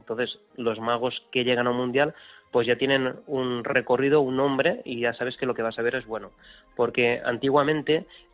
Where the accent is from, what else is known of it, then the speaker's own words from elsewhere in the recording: Villavieja, Valencian Community, Spain; desde pequeñito, y desde aquí, desde mi pueblo, al cual yo quiero muchísimo porque Villavieja es donde yo nací.